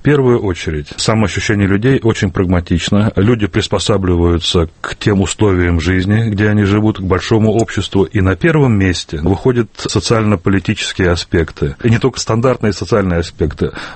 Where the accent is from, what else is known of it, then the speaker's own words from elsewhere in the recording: Moscow, Russia; Я москвич.